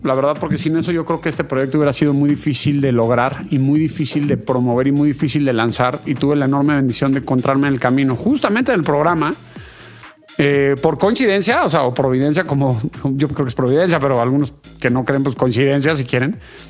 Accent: Mexico City, Mexico; aquí en México, para ser bien sinceros, en la Ciudad de México, yo soy chilango

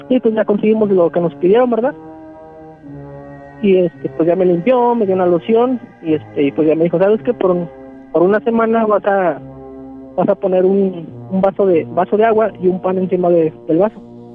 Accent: Hidalgo, Mexico; porque yo soy de Hidalgo, y pues es un pueblito.

